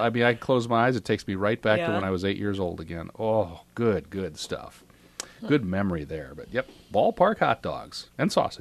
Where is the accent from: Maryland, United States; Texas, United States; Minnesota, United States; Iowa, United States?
Iowa, United States; Dubuque; my memories when I was a kid growing up in Dubuque